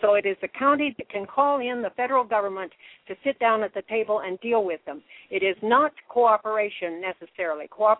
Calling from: Bigfork, Montana, United States; I'm calling from Big Fork, Montana.

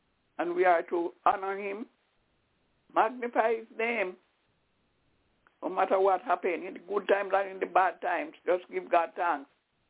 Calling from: Albany, New York, United States; I'm calling from Albany, New York.

